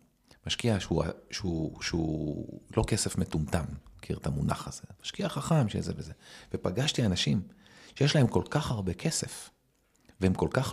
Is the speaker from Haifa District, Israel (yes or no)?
yes; Kiryat Ata, Haifa District, Israel; אני גדלתי בקריית אתא, אחי.